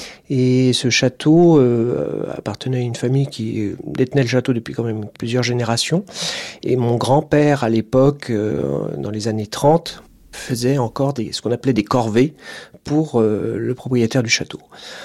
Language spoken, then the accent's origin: French; Nouvelle-Aquitaine, France; Je suis originaire des Deux-Sèvres. Je suis le sixième d'une famille de 6 garçons, d'une famille d'agriculteurs.